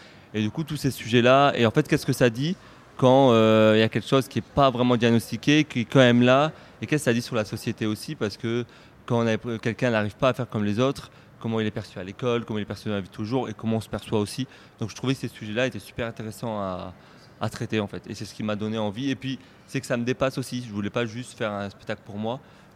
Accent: Avignon, Provence-Alpes-Côte d'Azur, France; moved away as an adult; Je viens d'Avignon, voilà, je suis un Avignonnais qui suis parti faire mes études de théâtre sur Paris. Et je reviens sur Avignon pour le festival.

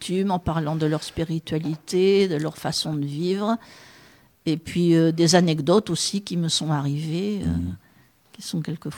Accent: Arras, Hauts-de-France, France; Oui, et je viens justement d'Arras où j'ai fait des dédicaces... il y a quelques jours. J'ai retrouvé ma ville natale

